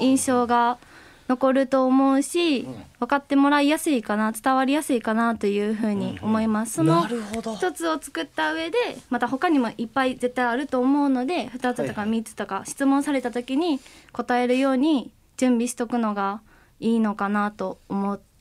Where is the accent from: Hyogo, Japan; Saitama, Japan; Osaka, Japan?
Osaka, Japan; 私大阪出身 で大学はずっと神戸に通っていたんですけど、